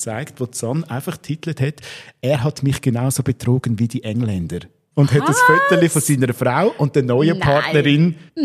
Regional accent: Baden, Aargau, Switzerland; Und darum weiss man natürlich so als Badener

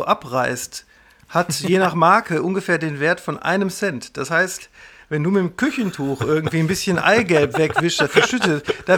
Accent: Wesel, North Rhine-Westphalia, Germany; Es war mein Kindheitstraum, in meiner Heimatstadt Wesel, in dem kleinen, aber dicht gepackten Plattenladen

